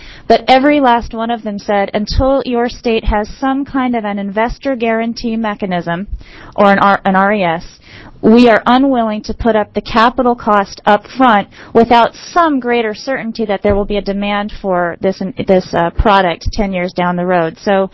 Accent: Bend, Oregon, United States; from Bend, Oregon.

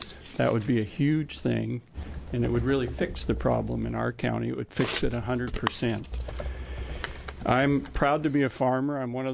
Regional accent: Parkdale, Oregon, United States; I'm from Parkdale, Oregon.

